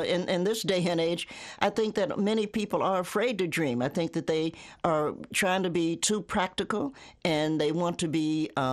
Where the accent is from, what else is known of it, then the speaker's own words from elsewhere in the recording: Ohio, United States; also born or lived in Tennessee; I'm a Tennessean by birth, but I grew up in Ohio.